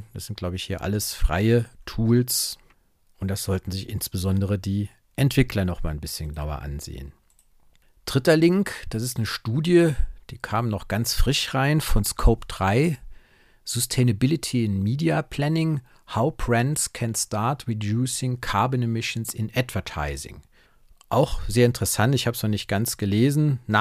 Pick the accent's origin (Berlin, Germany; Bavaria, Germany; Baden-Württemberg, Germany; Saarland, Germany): Saarland, Germany; Ich bin ja Saarländer